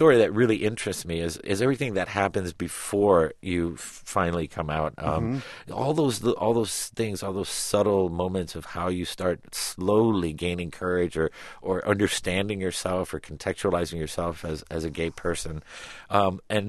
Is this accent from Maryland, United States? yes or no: no; Miami, Florida, United States; growing up in Miami, there was this sense of it was kind of like living between two imaginary worlds.